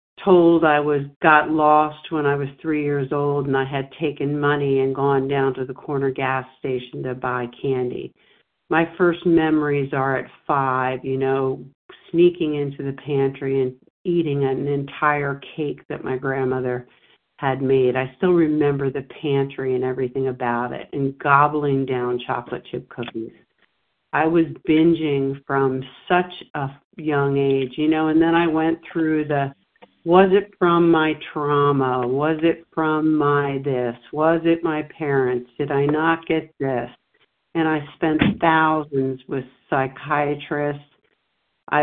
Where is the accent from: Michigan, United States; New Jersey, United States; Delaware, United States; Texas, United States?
Delaware, United States; I'm from Delaware.